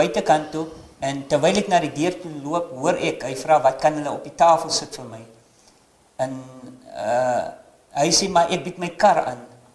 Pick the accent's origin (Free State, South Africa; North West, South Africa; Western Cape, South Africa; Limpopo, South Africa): Western Cape, South Africa; Paternoster; born there; Ek is gebore in die kant van Paternosters, Weskusklong.